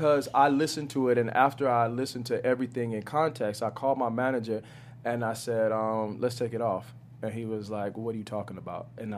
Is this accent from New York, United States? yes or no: no; Miami, Florida, United States; Well, I'm from Miami. I don't know if that's being around, like, a lot of Hispanic people.